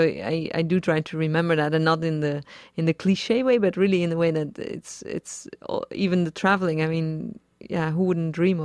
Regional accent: Utrecht, Netherlands; English is a second language; Close to Amsterdam. Close. I grew up near Utrecht, which is, well, I mean, in American standards, that's, I mean, 40 minutes away, so that's like nothing. But to us, it's a totally different region.

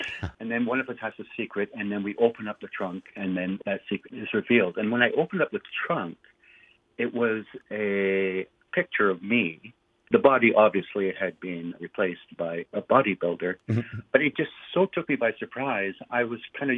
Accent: Canada; he was not my president, being Canadian, and also I'm liberal

